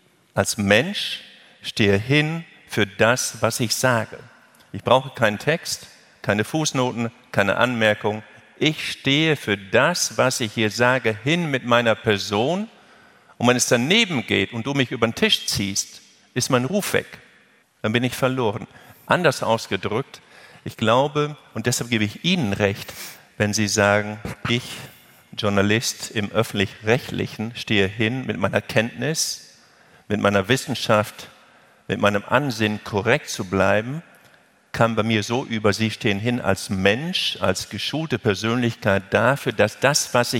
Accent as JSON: {"language": "German", "region": "Lower Saxony", "country": "Germany", "tie": "born there", "said": "Ich bin auf dem Bauernhof geboren, Emsland, Nordwestdeutschland, in der Nähe zum Münsterland"}